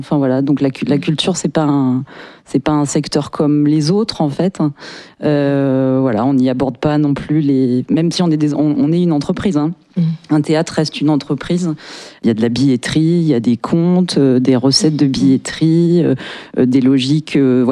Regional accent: Avignon, Provence-Alpes-Côte d'Azur, France; born there; moi je suis née à Avignon, donc je pense que ça a prédestiné pas mal de choses dans ma trajectoire.

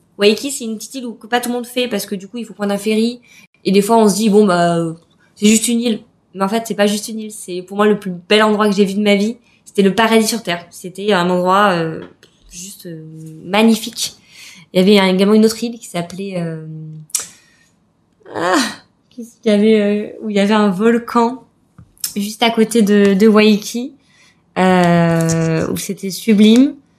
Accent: France; en tant que Français, on est un peu sur notre faim.

